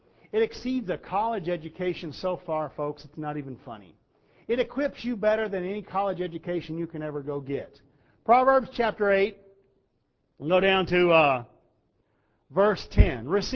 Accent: United States

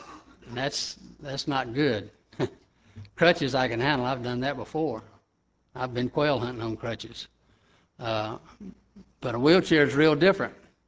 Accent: Alabama, United States; and I'm from Alabama, you know. No Yankees ever said, hey, to me, you know.

